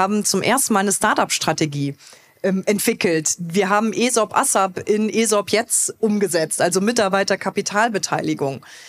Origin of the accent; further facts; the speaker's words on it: Trier, Rhineland-Palatinate, Germany; ich bin Rheinland-Pfälzerin, ich komme aus Trier